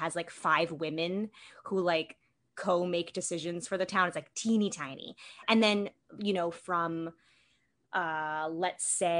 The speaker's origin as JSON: {"language": "English", "town": "New York City", "region": "New York", "country": "United States", "tie": "born or raised there", "said": "I grew up in New York City. I'm born and bred New York City. A little subway rat."}